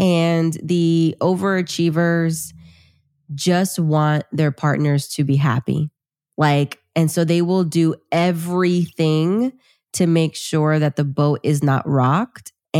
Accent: Peru; I'm Latina. I'm from Peru.

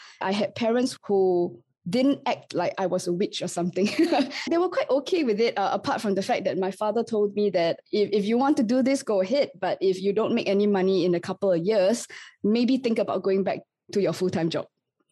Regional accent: Singapore; I grew up in Singapore, and apart from the fact that I didn't come from a particularly wealthy family

